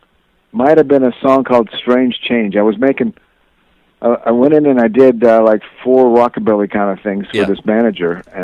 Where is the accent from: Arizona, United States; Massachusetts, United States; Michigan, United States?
Arizona, United States; Phoenix; moved away as an adult; I was raised in Phoenix, Arizona, and after high school, I came to Hollywood to seek my fortune.